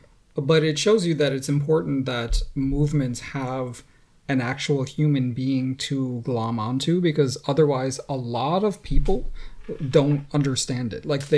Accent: United States; because I'm an American and I think I have that right.

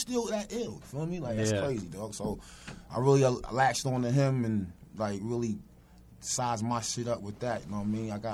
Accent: Bronx, New York, United States; Hey, born and raised in the X, you heard? Mm-hmm. Born and raised in the Bronx.

